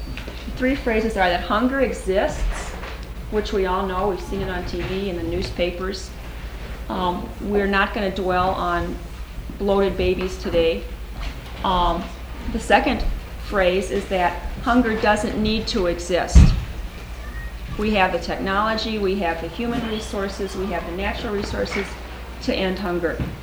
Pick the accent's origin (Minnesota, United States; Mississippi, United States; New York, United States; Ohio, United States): Minnesota, United States; Minneapolis; We're from Minneapolis, Minnesota.